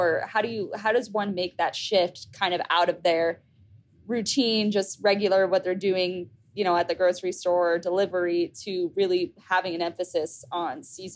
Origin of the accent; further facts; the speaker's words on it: New York, United States; as a New Yorker, you know, we, and really everybody has super busy lives.